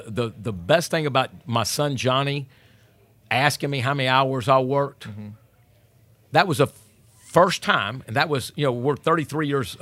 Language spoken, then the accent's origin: English; Texas, United States; but I'm a Texan, you know